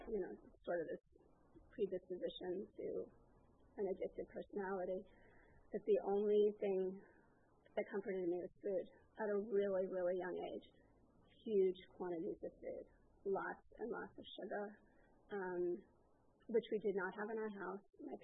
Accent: New York, United States; I grew up in New York. I have two parents that are married. I was just back there this past weekend at a wedding

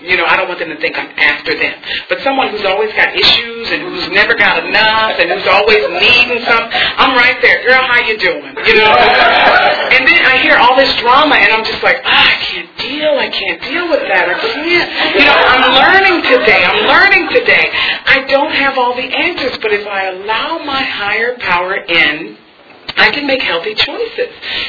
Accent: Midwest, United States; You know, I'm from the Midwest. I didn't know what an appetizer was.

